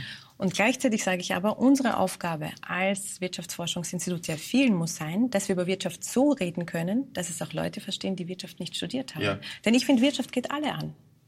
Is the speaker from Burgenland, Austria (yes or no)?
no; Vienna, Austria; Also für mich wird Simmering immer ganz besonders sein, weil das ist der Bezirk, wo ich geboren bin und aufgewachsen bin.